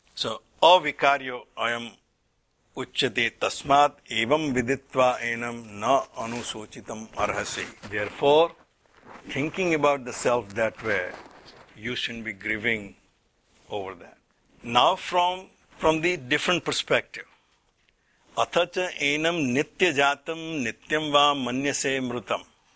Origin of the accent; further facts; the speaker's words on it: India; Statistically, I'm an Indian.